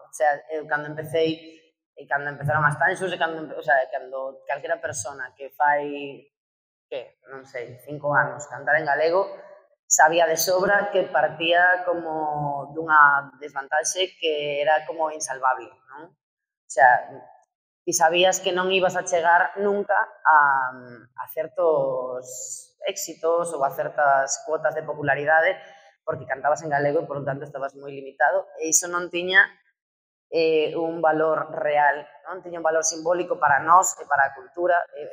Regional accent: Vigo, Galicia, Spain; Eu son de Vigo. Vivo en Candeán, pero, o sea, vivo. Son de Vigo de toda vida.

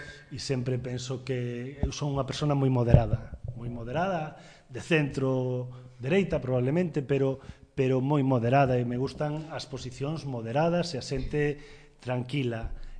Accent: Pontevedra, Galicia, Spain; tivemos os que nacemos en Pontevedra a sorte de nacer e de vivir en Pontevedra

